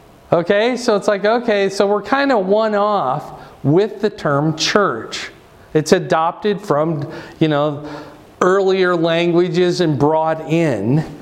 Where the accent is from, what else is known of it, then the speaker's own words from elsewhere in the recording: Fort Dodge, Iowa, United States; My dad we used to go out and play when I grew up in Fort Dodge. My two brothers and I, we'd be out wherever it was, and dad had to whistle.